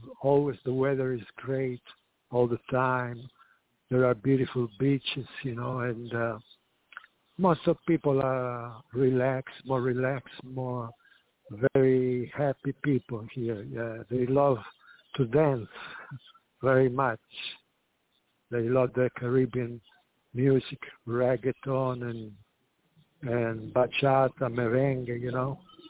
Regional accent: Southern Italy, Italy; English is a second language; also born or lived in Los Angeles / New Orleans / Dublin / Philadelphia; now in Dominican Republic; I'm from southern Italy, and I've been living in L.A. for a while, and then New Orleans, Los Angeles, Dublin, Philadelphia. I've been in Ireland, too, in Dublin.

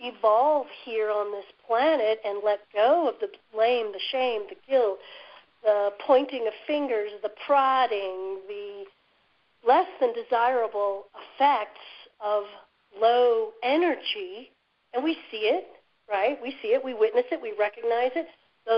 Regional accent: Toledo, Ohio, United States; moved away as an adult; you know, where I grew up in Toledo, was not even heard of. So when I was about 20, I fled.

